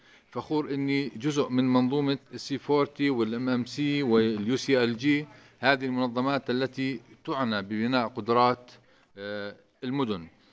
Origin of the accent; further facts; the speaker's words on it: Jordan; بلدي الأردن عامل اللاجئ السوري معاملة المواطن الأردني بالتعليم والصحة